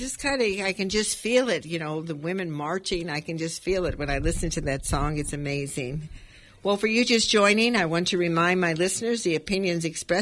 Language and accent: English; Los Angeles, California, United States; I grew up in East L.A., so I know Mexican girls, and they are pretty tough.